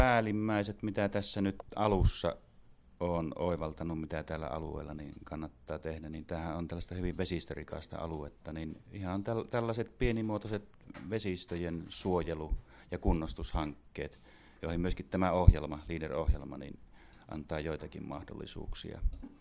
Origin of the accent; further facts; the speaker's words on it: Pyhäselkä, North Karelia, Finland; No, minähän tulen Pohjois-Karjalasta ja on lähtösi Pyhäselästä, joka on nykyistä Joensuuta.